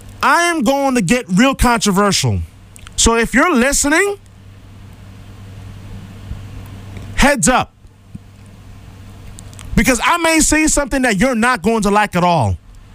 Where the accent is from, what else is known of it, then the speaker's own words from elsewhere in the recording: New York, United States; Growing up in New York, as a Giants fan